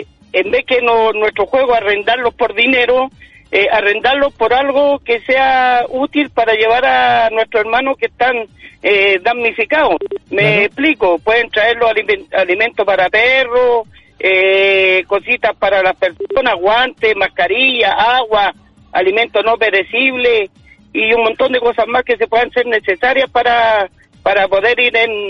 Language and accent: Spanish; Chile; Para ser chileno, tenemos que pasar de estas cosas.